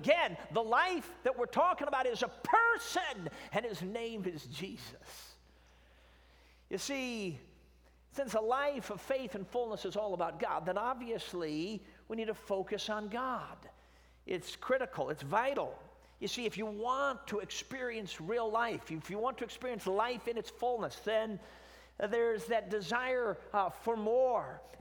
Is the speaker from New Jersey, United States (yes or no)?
no; Chicago, Illinois, United States; now in Michigan, United States; I'm a preacher's kid. I grew up in Chicago. And I base out of Michigan now for the last 20 years, but my grandmother is from Alabama, so I got roots here.